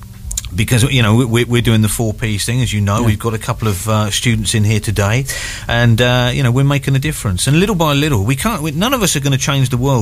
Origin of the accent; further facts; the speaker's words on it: Isle of Wight, South East England, United Kingdom; look, we're from the Isle of Wight, we've got lots to offer, we've got fantastic things about the Isle of Wight